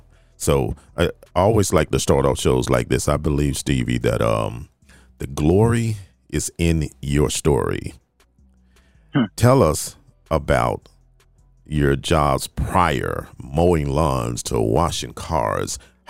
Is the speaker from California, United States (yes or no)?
no; Fort Lauderdale, Florida, United States; I come from Fort Lauderdale